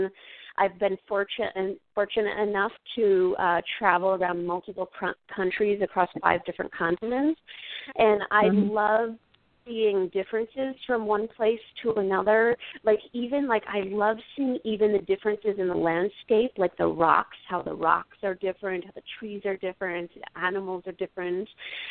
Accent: New York, United States; But because I grew up in the Adirondacks, and I always grew up outside, I knew that that was something I would gravitate towards, is just being outside.

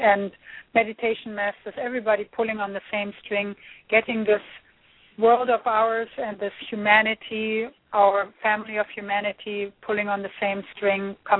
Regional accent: Germany; I'm the real thing. I'm from Germany, so it's double N.

